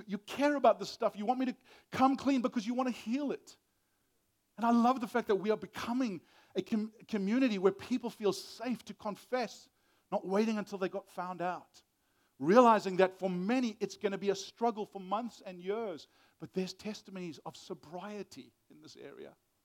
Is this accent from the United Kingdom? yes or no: no; South Africa; Let me just say, as a South African, growing up in Southern Africa